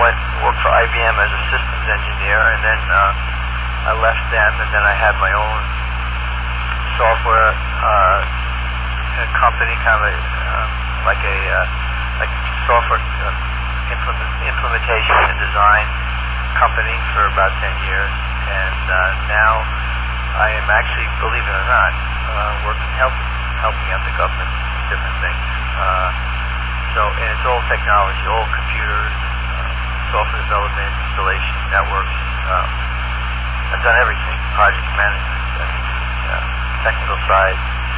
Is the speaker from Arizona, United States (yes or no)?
no; New York, United States; I grew up on Queens, Long Island, Queens, Nassau, right on the border.